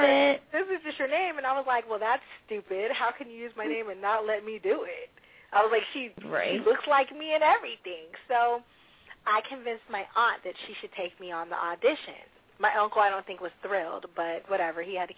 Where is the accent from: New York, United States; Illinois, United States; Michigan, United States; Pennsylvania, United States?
Pennsylvania, United States; Pittsburgh; Hence, I'm from Pittsburgh, Pennsylvania